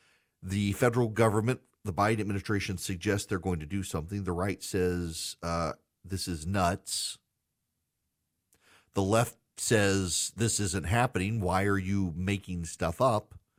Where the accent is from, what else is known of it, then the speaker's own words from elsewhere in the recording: Louisiana, United States; also born or lived in Dubai; When I was growing up in Louisiana, we would have hurricanes come through.